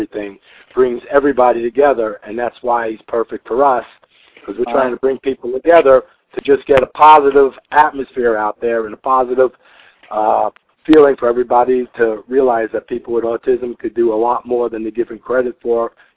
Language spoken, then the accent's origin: English; New York City, New York, United States; now in California, United States; But I'm originally from the Bronx. Grew up there.